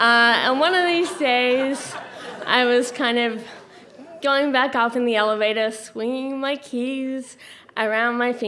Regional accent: Australia; I'm Australian.

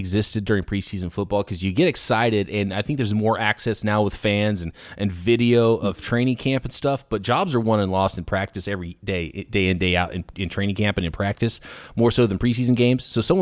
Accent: Visalia, California, United States; I've talked to David Lombardi, who's from my hometown of Visalia, California.

